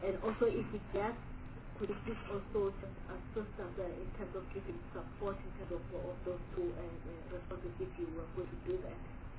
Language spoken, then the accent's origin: English; Eastern Cape, South Africa; Even myself, I come from Eastern Cape, I appreciate that.